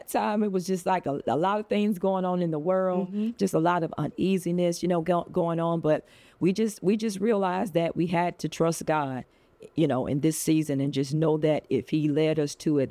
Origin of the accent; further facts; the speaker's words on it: Albany, Georgia, United States; I'm a girl raised in the South, so I call myself a grits woman, born and raised in Albany, Georgia.